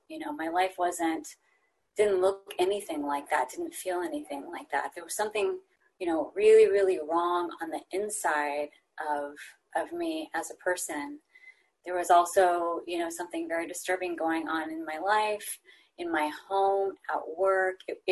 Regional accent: Texas, United States; born there; I was born in Texas. I was raised, you know, unfortunately in a dysfunctional home.

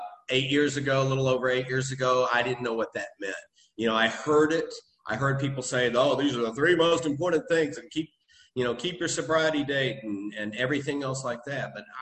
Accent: Memphis, Tennessee, United States; Going back, I grew up in Memphis, Tennessee, back in the 60s and 70s. My father was a minister.

